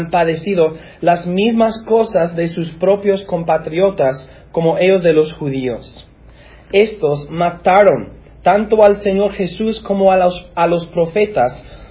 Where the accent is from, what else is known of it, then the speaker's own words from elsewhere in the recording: Massachusetts, United States; born there; yo nací en Massachusetts, a la otra costa. Y cuando yo tenía 11 años, nosotros vivíamos al lado de mis abuelos.